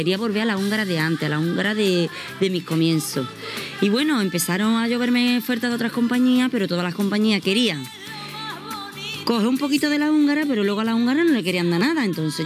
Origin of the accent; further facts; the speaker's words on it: Écija, Andalusia, Spain; now in Catalonia, Spain; Yo soy de Écija y ellos son de Sevilla.